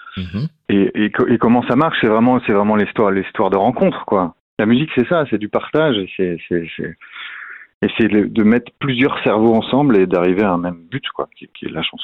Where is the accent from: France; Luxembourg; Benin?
France; Nantes, Pays de la Loire; je suis nantais et 100% nantais.